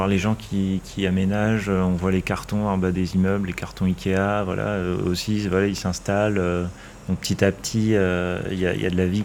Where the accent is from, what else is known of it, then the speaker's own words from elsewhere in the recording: Toulouse, Occitanie, France; moi je suis toulousain